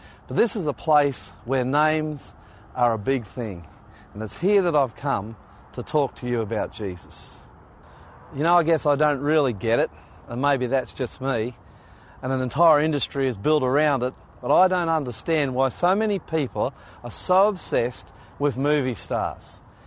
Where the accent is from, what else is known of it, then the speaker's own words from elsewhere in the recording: Australia; I am Australian, and we do have this convict blood running through us, and we don't follow anybody easily